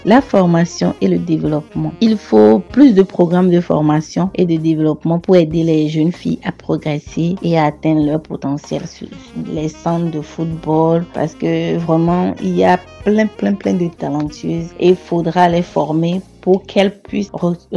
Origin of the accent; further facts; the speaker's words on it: Togo; J'ai grandi à Thiéry et à l'époque, il n'y avait pas vraiment un centre de formation de football. Je ne jouais que pour m'amuser et parce que ça me faisait du bien. Donc c'est après le bac que j'ai rejoint Lomé.